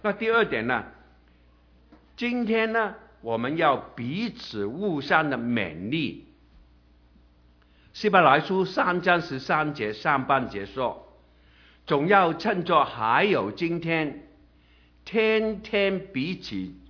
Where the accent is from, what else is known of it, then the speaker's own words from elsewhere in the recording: China; 不是我们中国人的文化是高高在上，告诉下级你要做什么